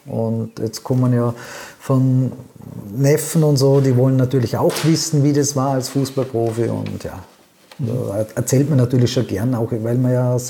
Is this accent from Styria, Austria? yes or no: no; Vorarlberg, Austria; born there; accent: Vorarlberg dialect; also born or lived in Upper Austria